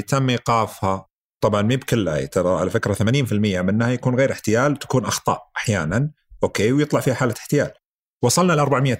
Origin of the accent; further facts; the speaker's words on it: Saudi Arabia; للأسف حنا عندنا في السعودية